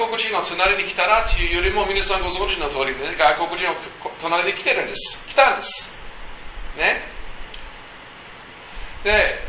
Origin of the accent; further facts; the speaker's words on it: United States; 僕はアメリカです。アメリカ出身です。